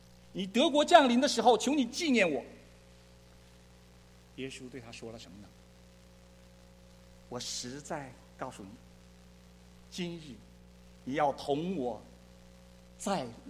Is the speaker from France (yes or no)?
no; China; now in United States; 我们从大陆来